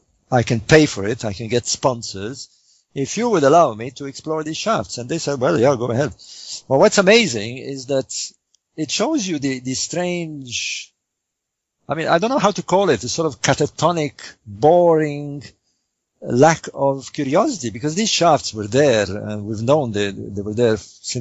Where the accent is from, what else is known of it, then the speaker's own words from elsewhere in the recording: Egypt; well, I grew up in Egypt, but in more recent times, I lived literally outside the Great Pyramid from 2006 to 2008.